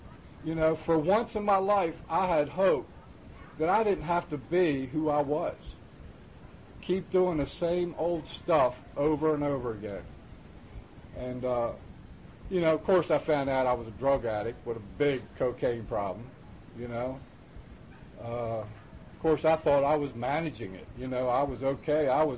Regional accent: Cumberland, Maryland, United States; in Cumberland, where I'm from, is we got a meeting every day of the week in Narcotics Anonymous

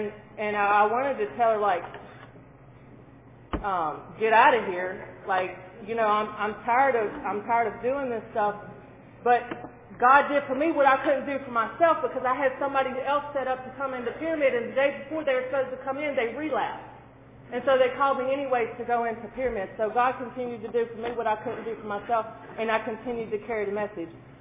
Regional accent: Mississippi, United States; I came from Mississippi, okay, to Pennsylvania, an addict.

